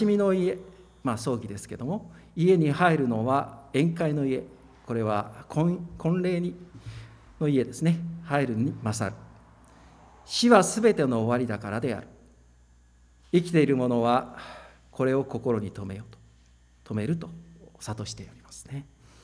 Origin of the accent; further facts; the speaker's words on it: Osaka, Japan; 大阪から来たということで